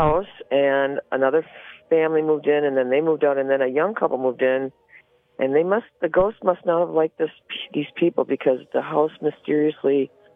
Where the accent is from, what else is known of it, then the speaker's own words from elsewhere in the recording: Antigo, Wisconsin, United States; I was born and raised in Antigo.